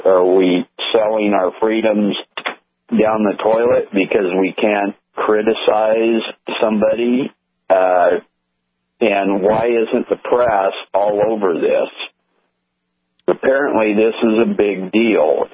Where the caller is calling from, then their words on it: Blackston, North Dakota, United States; Blackston, North Dakota.